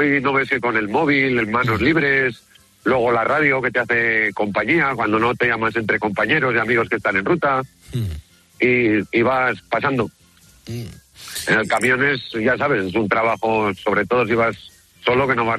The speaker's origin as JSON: {"language": "Spanish", "town": "Eibar", "region": "Basque Country", "country": "Spain", "said": "yo soy del norte, yo soy de Eibar."}